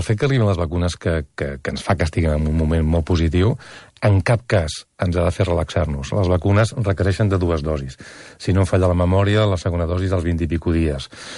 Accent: Terrassa, Catalonia, Spain; jo soc de Terrassa

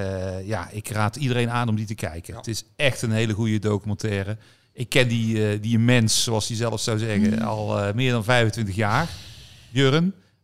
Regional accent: North Brabant, Netherlands; ik werkte in het Gooi in Hilversum. Dat was gewoon van, ik was Brabant

